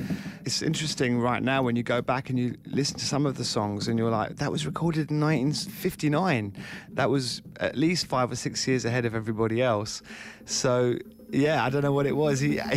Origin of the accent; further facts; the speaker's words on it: London, United Kingdom; I remember when I was growing up in South London